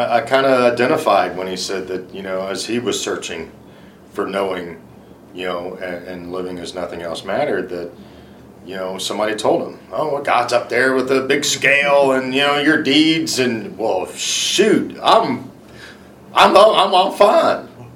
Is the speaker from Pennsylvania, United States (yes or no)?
no; Sulphur, Louisiana, United States; I grew up in Sulphur, Louisiana